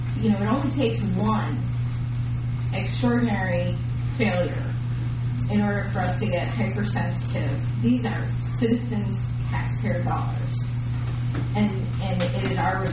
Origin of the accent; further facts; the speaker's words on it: United States; And I grew up in Cass County. I used the trails.